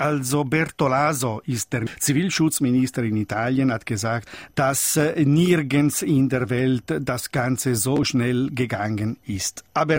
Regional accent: Switzerland; als Schweizer

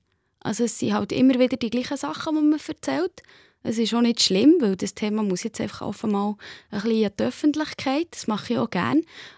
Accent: Lohn-Lüterkofen, Solothurn, Switzerland; das war auf dem Land, dort, wo ich aufgewachsen bin, in Lohn-Lütterkofen bei Solothurn

